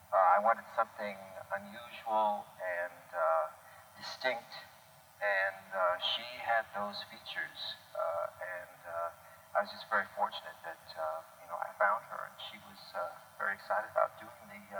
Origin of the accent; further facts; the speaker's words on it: New York City, New York, United States; as a New Yorker myself, I mean, I have the usual love-hate relationship with the city